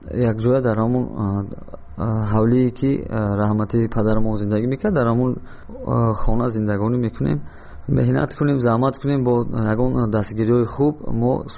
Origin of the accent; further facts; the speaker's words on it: Dushanbe, Tajikistan; من 5 ژانویه سال 1990 در شهر دوشنبه به دنیا اومدم.